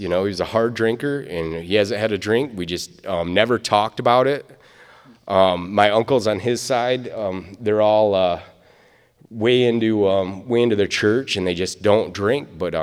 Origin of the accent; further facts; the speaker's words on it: Michigan, United States; born there; I was born in West Michigan, and, you know, my family was, you know, just the run-of-the-mill, middle-class family